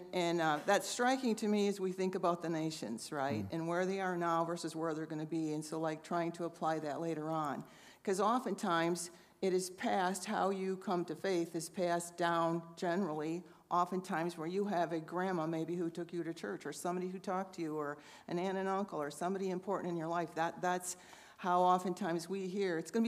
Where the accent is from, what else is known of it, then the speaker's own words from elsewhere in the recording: Michigan, United States; also born or lived in Illinois; So as he said … so I grew up in Michigan, well, born in Illinois, actually, but then went to Michigan, in a family that I am so thankful for